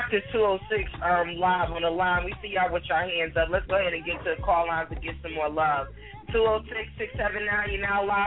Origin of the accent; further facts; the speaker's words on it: Detroit, Michigan, United States; I'm from Detroit, so I can.